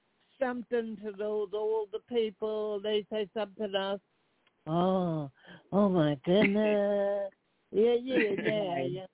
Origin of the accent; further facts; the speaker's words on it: South Carolina, United States; Well, I'm from South Carolina also.